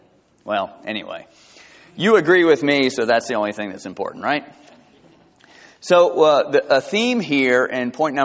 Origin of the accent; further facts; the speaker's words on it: Georgia, United States; I'm from South Georgia.